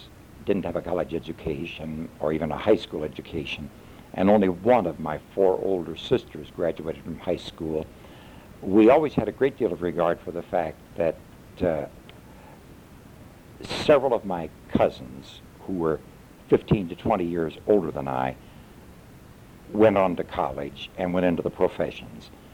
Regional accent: Sioux City, Iowa, United States; I was born in Sioux City, Iowa on February 14, 1923. I grew up in a home where both parents were at best 8th grade graduates.

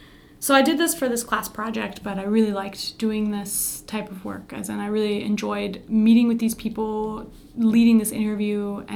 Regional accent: Ohio, United States; Like, I'd heard that growing up in Ohio, that, like, Wisconsin was settled by a bunch of Germans.

